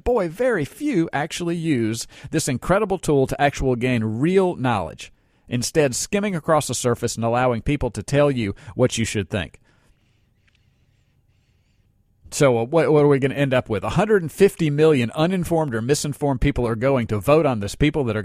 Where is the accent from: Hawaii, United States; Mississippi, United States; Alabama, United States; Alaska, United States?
Mississippi, United States; also born or lived in New York; I was born in New York, only lived there for a few years, and came down and lived most of my life in Mississippi. So I'm a Southerner, but I'm definitely not a country boy.